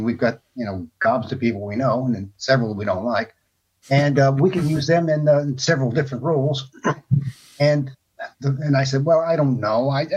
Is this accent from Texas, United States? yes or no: yes; Austin, Texas, United States; born there; also born or lived in Germany; So I was born in Austin. We spent time in several different countries. And the last 3 years before we moved back to the States, we were in a place in Germany that had no TV.